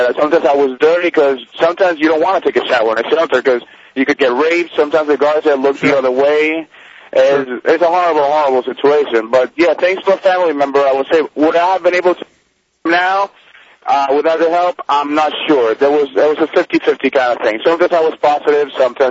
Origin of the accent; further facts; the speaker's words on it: Puerto Rico; I'm from Puerto Rico. I had no other relatives out here.